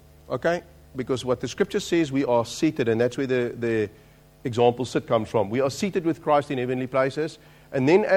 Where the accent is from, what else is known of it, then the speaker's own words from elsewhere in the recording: South Africa; I'm from South Africa. I haven't spent a lot of time in the UK, so it's a sort of a fresh view.